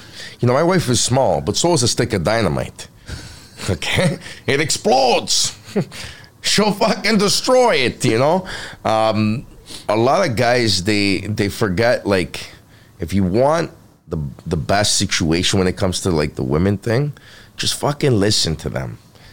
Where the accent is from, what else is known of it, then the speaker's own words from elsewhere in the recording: Canada; I'm a Canadian comedian.